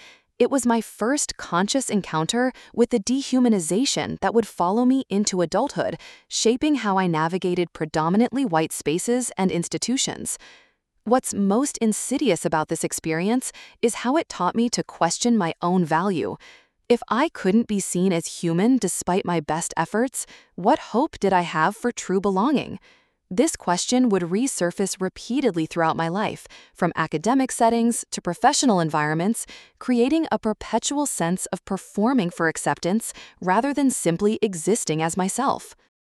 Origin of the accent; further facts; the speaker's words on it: New Jersey, United States; Growing up in Atlantic County, New Jersey, television had taught me that cheerleaders, invariably white, thin, and desirable, embodied both power and purity.